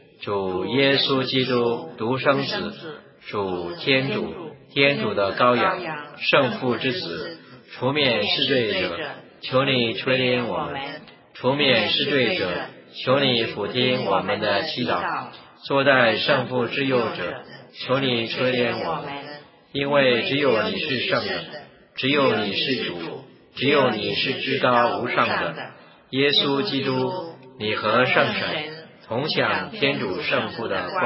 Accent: China; 我们知道春节在我们中国人的这个节日里面算是最隆重的一个节日

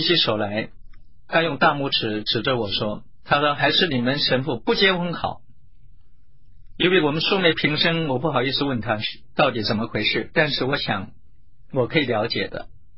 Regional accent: China; 因为我们中国人说人不为己天诛地灭

